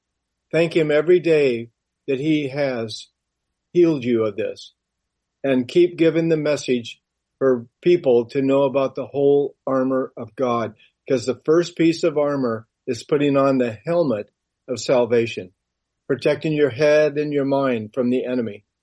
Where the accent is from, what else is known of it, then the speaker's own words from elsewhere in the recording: Portland, Oregon, United States; I was born and raised in Portland, so I know the atmosphere there is about 2 to 3% Christian